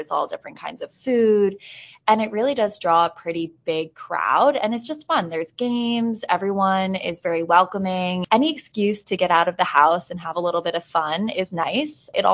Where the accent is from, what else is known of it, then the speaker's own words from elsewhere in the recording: Holly, United States; that was always a fun job to have with my lake knowledge growing up in Holly.